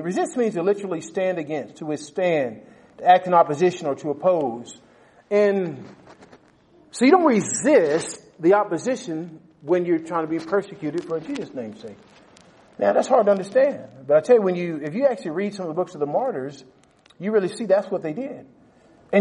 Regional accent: United States; now in Canada; I'm originally from the United States.

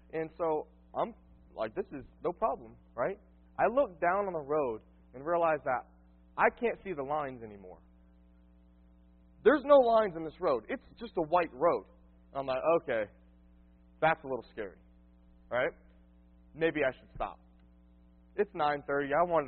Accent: Dade City, Florida, United States; I'm from Florida. I was born in Dade City, okay? 29 years ago, okay?

